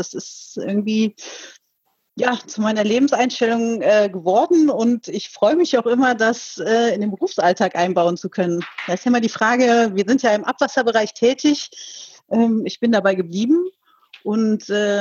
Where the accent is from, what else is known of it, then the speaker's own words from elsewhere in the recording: Eifel, Germany; wie schön die Eifel doch ist, wo ich aufgewachsen bin